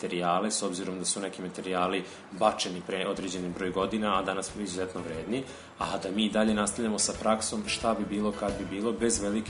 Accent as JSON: {"language": "Serbian", "town": "Novi Sad", "region": "Vojvodina", "country": "Serbia", "tie": "born or raised there", "said": "a nažalost u mom rodnom gradu Novom Sadu sam imao tu situaciju da pogledam"}